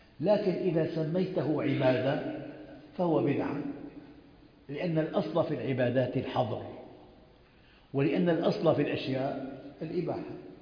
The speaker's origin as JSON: {"language": "Arabic", "town": "Damascus", "region": "Damascus Governorate", "country": "Syria", "said": "أنا بعرفها من عندنا في الشام قديمة كثير"}